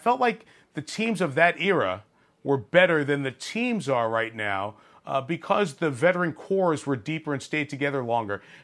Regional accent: Queens, New York, United States; You're such a New Yorker at heart, and that's where we connected for me growing up in Queens.

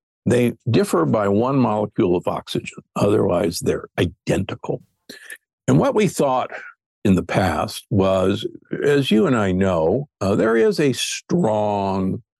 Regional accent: Omaha, Nebraska, United States; I grew up in Omaha, Nebraska, the beef state, side of beef for breakfast, lunch, and dinner.

